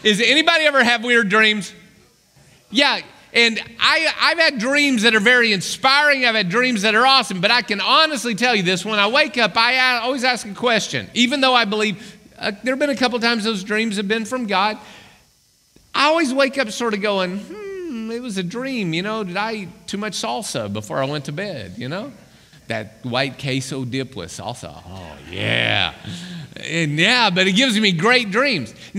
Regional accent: Arkoma, Oklahoma, United States; when I was a kid growing up, I grew up in Arkoma, Oklahoma. And we were so big as a town, we had a caution light.

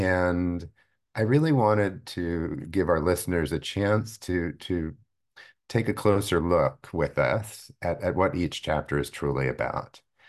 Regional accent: Cherry Hill, New Jersey, United States; At age 5, I was fortunate enough to have a grandmother who moved from Brooklyn to my hometown of Cherry Hill, New Jersey, just in time for me to enter kindergarten.

